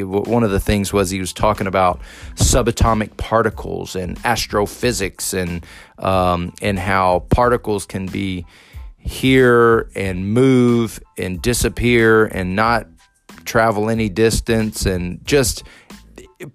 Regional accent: Texas, United States; And so I remember growing up in Texas in the Bible Belt

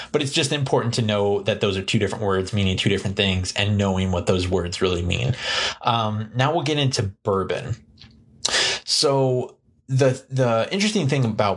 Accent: United States; because we are, well, I am an American, right?

